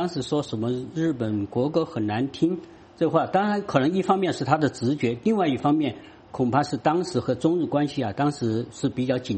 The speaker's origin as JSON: {"language": "Chinese", "country": "China"}